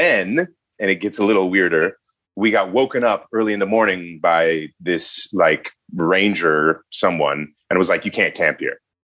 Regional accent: Lilongwe, Central Region, Malawi; born there; also born or lived in Minnesota; Lilongwe, Malawi.

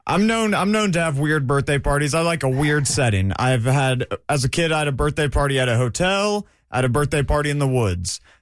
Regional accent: Atlanta, Georgia, United States; I'm from Atlanta.

